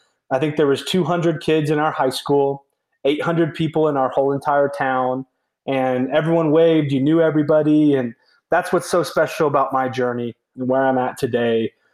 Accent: Wiggins, Colorado, United States; So I'm very, very fortunate to say I'm from Wiggins, Colorado.

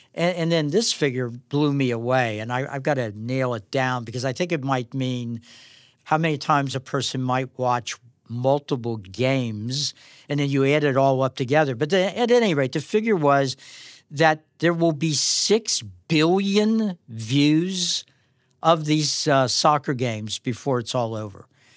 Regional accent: Kentucky, United States; growing up in Kentucky, in college basketball, the Kentucky Wildcats, you know, they walked on water

